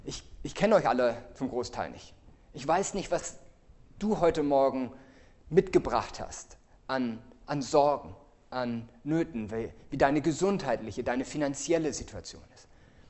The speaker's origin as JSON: {"language": "German", "region": "Northern Germany", "country": "Germany", "said": "Denn ich bin mir sicher, ihr seid nicht hier, um irgendwelche komischen Norddeutschen zu hören"}